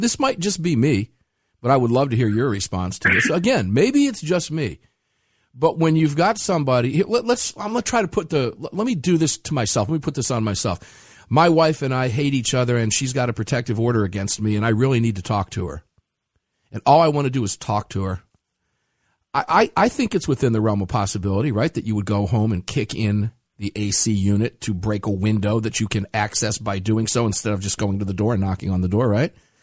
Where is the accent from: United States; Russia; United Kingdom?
United States; Cincinnati, Ohio; born there; Now, this happened in Cincinnati. I was born in Cincinnati. Got lots of family living up that way.